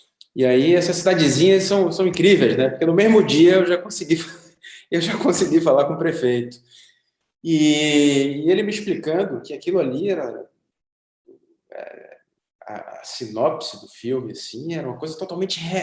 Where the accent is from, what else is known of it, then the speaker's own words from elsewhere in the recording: Bahia, Brazil; Principalmente porque eu sou da Bahia, né?